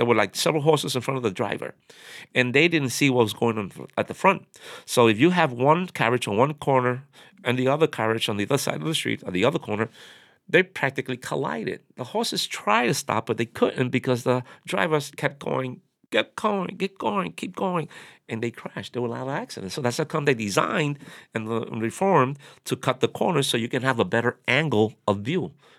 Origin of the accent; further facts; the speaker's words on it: Puerto Rico; But I remember everybody used to ask, where are you from? And from Puerto Rico.